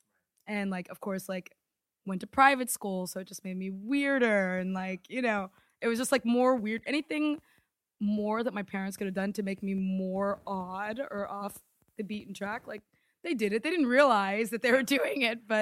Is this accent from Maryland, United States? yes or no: yes; Maryland, United States; I grew up in Maryland.